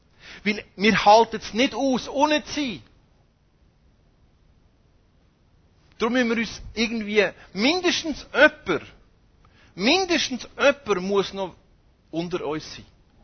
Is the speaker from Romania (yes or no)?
no; Switzerland; Als Schweizer macht man das sowieso nicht.